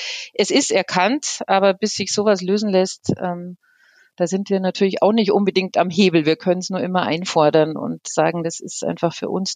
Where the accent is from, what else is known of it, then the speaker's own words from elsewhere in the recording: Bavaria, Germany; ich bin ja auch nicht gebürtige Allgäuerin. Also ich komme ja nicht daher. Ich komme aus einer anderen Provinz, aus Niederbayern.